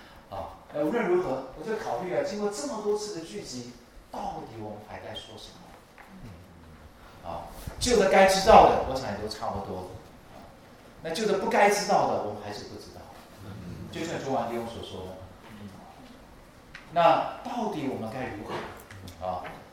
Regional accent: China; 我就想到我们中国人常常讲顶天立地以后你还敢不敢讲这句话

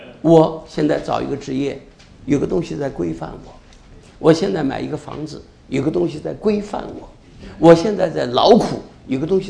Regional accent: China; 所以我们中国人讲，你这个结婚的时候，你成长七岁

